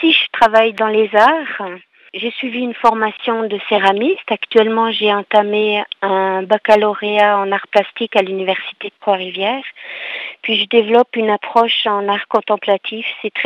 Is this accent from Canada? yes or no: no; Jura, Switzerland; Souvent, on me demande si je suis française. Puis quand je suis suisse, ça fait un gros sourire.